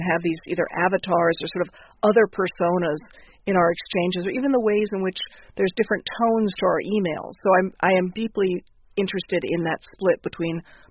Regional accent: Washington, District of Columbia, United States; I grew up in Washington, D.C., going to plays at Arena Stage all the time.

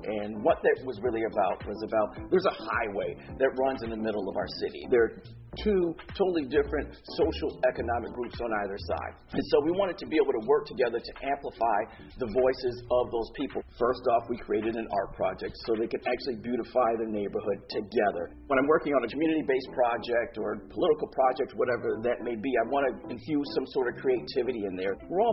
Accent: Rochester, New York, United States; You know, growing up in Rochester, New York, I spent a lot of time alone because mom got to work two jobs

